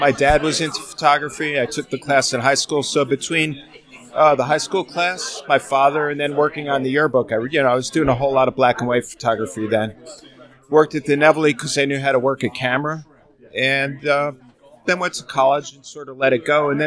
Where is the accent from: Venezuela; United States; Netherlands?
United States; Ellenville, New York; I grew up in Ellenville, New York, which is a quintessential Borscht Belt town.